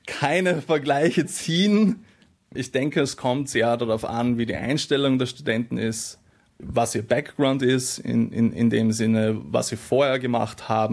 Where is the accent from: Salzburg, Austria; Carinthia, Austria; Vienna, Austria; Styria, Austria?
Styria, Austria; also born or lived in Graz; Ich komme aus dem Süden der Steiermark, aus der schönen Weinstraße oder vom schönen Weinstraßengebiet.